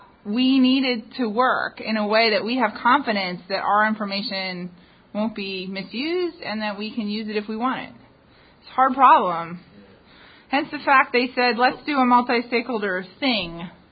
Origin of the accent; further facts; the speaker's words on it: Canada; now in United States; as I continue to observe America as a Canadian. I've been here for 20 years